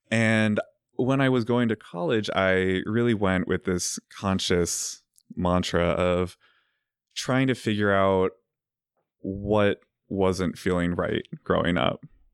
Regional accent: Virginia, United States; All right, so I'm from Virginia, raised by religious parents, and I went to this small, tiny Catholic school.

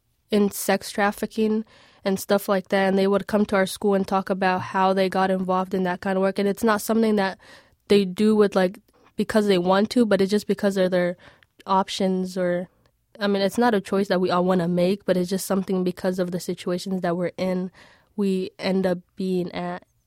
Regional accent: Somalia; now in United States; growing up in Somalia, I didn't really have access to food, and hunger was always like a big issue within the community that I lived in back home.

